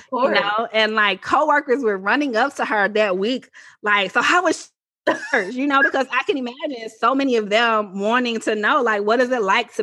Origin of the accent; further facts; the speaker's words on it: Atlanta, Georgia, United States; I definitely am like super blackety black, born and raised in Atlanta